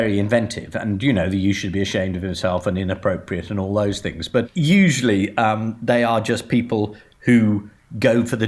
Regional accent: United Kingdom; And that is part of being British. We do essentially find the royal family hysterical, but are perfectly capable of being very moved.

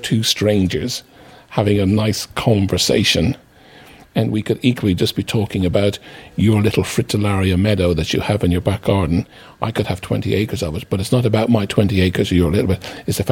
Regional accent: Dublin, Leinster, Ireland; when I was a young boy, I grew up in Dublin, in South Dublin.

